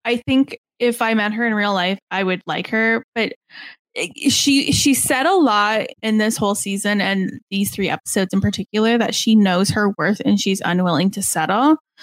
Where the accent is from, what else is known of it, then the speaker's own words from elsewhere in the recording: Canada; accent: Canadian; I kind of say it weird, but I don't say it weird. We're in Canadian.